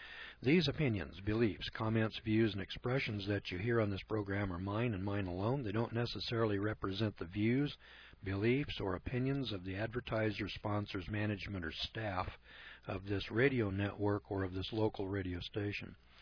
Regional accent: California, United States; And I'm from California, but evidently it's some place called MOKELUMNE HILL.

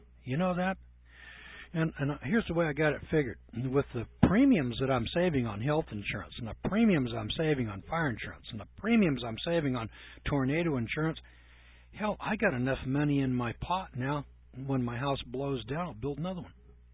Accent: Eureka, California, United States; Fortuna, Arcata, Eureka, and Ferndale were in the competition, and I was from Eureka, and so I beat them.

